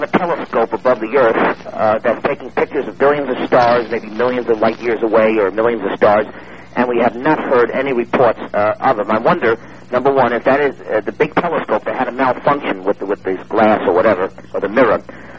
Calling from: Las Vegas, Nevada, United States; I'm calling from Vegas, Art and Mr. Andrus.

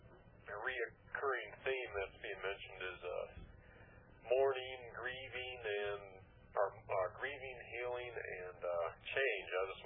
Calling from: Ohio, United States; from Ohio.

